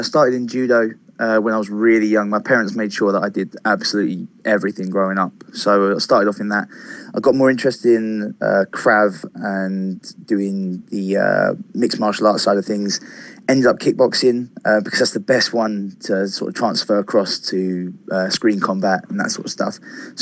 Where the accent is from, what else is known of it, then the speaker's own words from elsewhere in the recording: Uxbridge, London, United Kingdom; Well, I grew up in West London, in Uxbridge